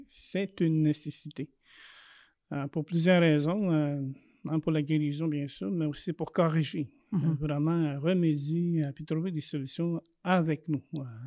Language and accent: French; Quebec, Canada; first language Anishinaabe; French is a second language; Oui, le premier, c'est sûr, c'est ma langue maternelle, Anishinaabe, le français, l'anglais, puis l'Atikamekw un peu, que je ne maîtrise pas nécessairement 100%, mais je la comprends quand ça ne parle pas trop vite.